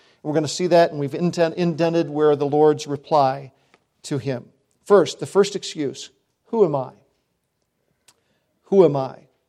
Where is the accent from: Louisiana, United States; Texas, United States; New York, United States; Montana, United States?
New York, United States; Blossvale; also born or lived in Bernards Bay, New York / Berryville, Virginia; I'm from Bernards Bay, New York. Grew up in an area called Berryville, Virginia for 5 years. Small town, poor town. Grew up in Blossvale, New York. We moved around a lot